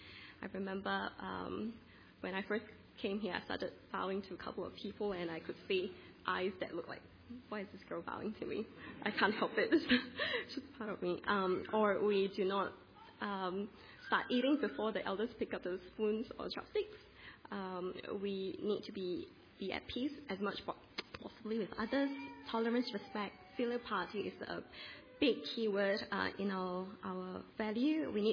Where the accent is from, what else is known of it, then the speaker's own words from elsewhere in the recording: Malaysia; I'm a Malaysian Chinese by origin.